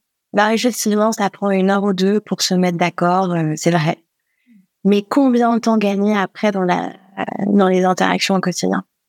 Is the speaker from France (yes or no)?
yes; France; Et pourtant, on est français, les deux.